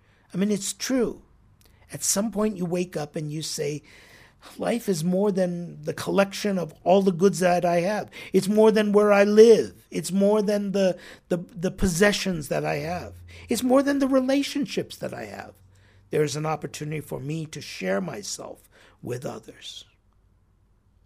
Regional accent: Los Angeles, California, United States; We come from Los Angeles, and we know that although we belong in Los Angeles

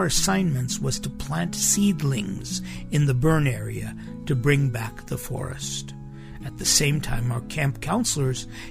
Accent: Los Angeles, California, United States; I grew up in the Los Angeles area. The mountains to the east of the city are particularly susceptible to wildfire.

